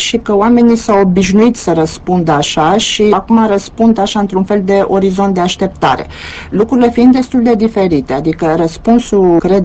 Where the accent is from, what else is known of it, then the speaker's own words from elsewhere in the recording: Romania; E foarte greu de multe ori să fiu mândră că sunt româncă, așa cum e și mai greu să-mi fie rușine.